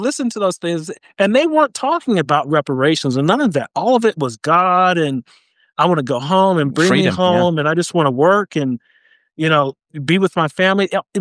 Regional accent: North Carolina, United States; I'm Black American. So, and I come from the South, you know, down in North Carolina, but, you know, I'm a military brat.

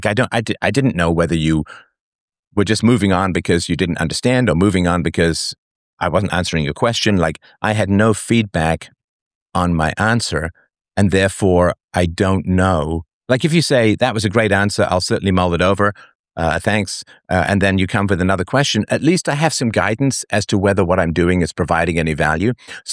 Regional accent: England, United Kingdom; I was raised in England, went to boarding school and so on.

